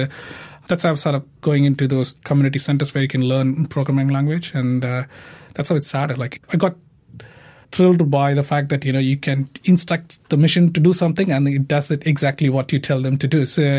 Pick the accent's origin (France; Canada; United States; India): India; I grew up in India